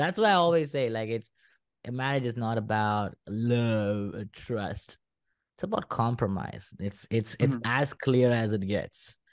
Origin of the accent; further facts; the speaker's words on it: India; I mean, it's if I'm an Indian, if I was still single at 36, I would genuinely kill myself.